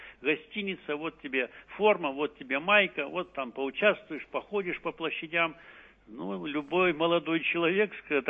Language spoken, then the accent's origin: Russian; Pyatigorsk, Stavropol Krai, Russia; Я вспоминаю дело мэра города Пятигорска, моего родного города, где я родился.